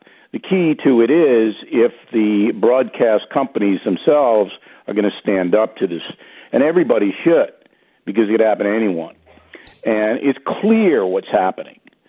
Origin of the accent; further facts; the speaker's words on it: Long Island, New York, United States; I'm from Long Island.